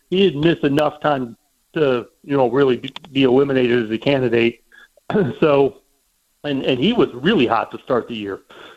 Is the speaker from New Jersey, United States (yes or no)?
no; Indiana, United States; Because I'm from Indiana. I went to Purdue